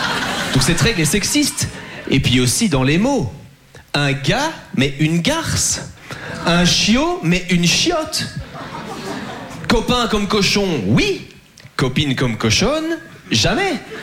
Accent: Belgium; je suis très content de jouer en France. Moi, j'adore les Français, même si je suis belge

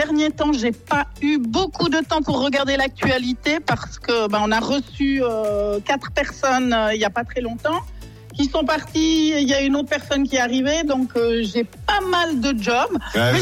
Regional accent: Valais, Switzerland; Donc voilà, on est plein de Valaisans.

